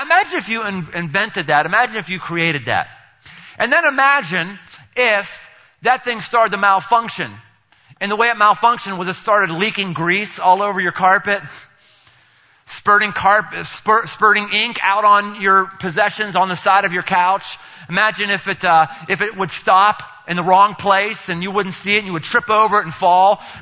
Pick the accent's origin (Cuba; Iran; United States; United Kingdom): United States; all the things that seem to not be part of our American culture is we are American elitists. We are.